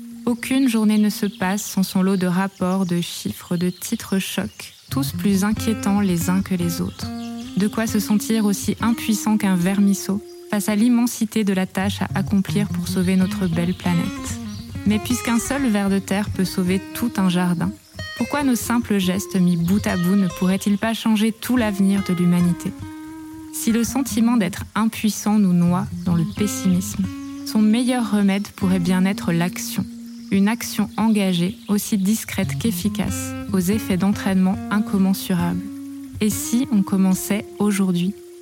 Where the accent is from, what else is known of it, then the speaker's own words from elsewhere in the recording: Auvergne-Rhône-Alpes, France; comme j'ai grandi dans les Alpes, en Savoie, on était aussi très connectés à la montagne